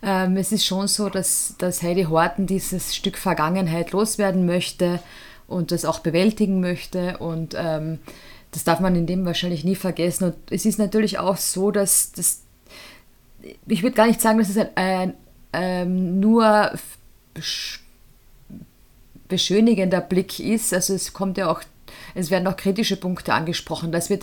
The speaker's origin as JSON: {"language": "German", "region": "Carinthia", "country": "Austria", "tie": "born or raised there", "said": "Eigentlich hat sie nämlich ihren Lebensmittelpunkt tatsächlich in meiner Heimat gehabt, nämlich Kärnten."}